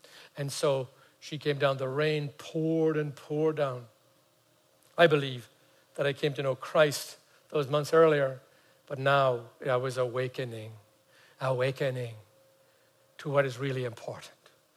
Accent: Ireland; my father's mother was Scotland, and they actually lived in Northern Ireland. So I had some of that in me too, you know. But I'm Southern Irish

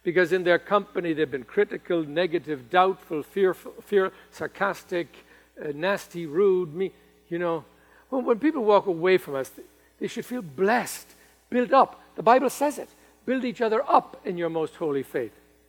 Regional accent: United States; Because I am an American, remember. Here in America, there's an absence of good manners a lot of the time.

